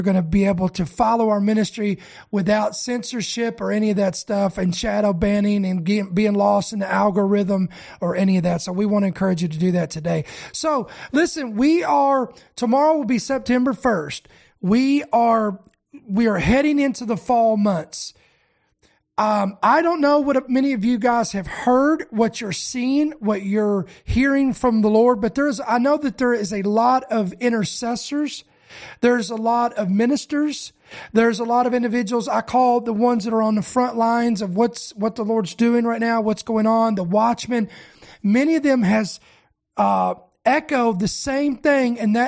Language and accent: English; United States; born there; I am a citizen of America. I was born in America.